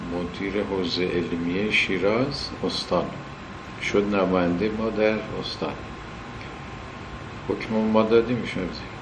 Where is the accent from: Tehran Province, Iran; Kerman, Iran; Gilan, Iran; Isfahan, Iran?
Kerman, Iran; بعد گفتم کرمان، ما کرمانی هستیم